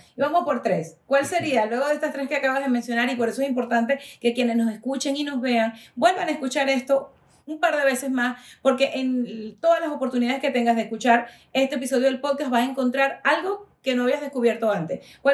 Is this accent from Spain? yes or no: no; Venezuela; moved away; El día que yo me fui de Venezuela no sabía que me iba. El día que me fui de Venezuela no tenía ni la más mínima idea que detrás de mi maleta venía un título de inmigrante.